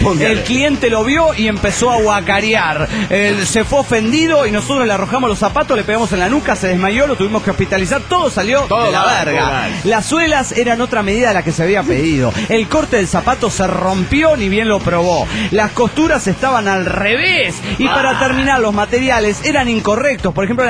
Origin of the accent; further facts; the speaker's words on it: Liverpool, North West England, United Kingdom; de Liverpool, Inglaterra.